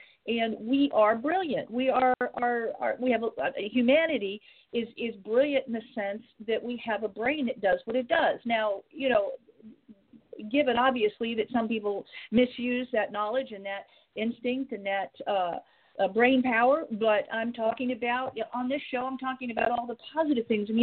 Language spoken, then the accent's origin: English; United Kingdom; We're British, so the British books were at no limit in our house